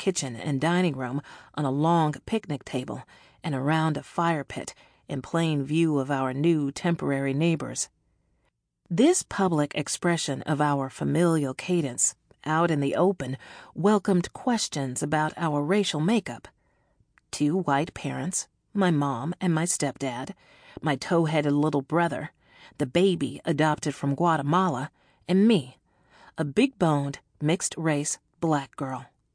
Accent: Minnesota, United States; I grew up in the Twin Cities, between St. Paul and Minneapolis, the city of lakes.

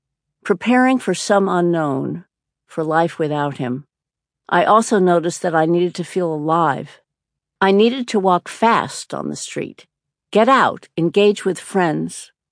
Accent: Beverly Hills, California, United States; I was raised in Beverly Hills, the daughter of screenwriters.

